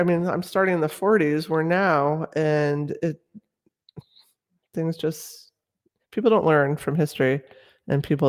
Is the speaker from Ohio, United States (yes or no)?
no; California, United States; Well, I was raised in California, so we did the earthquake drill, so I'm good.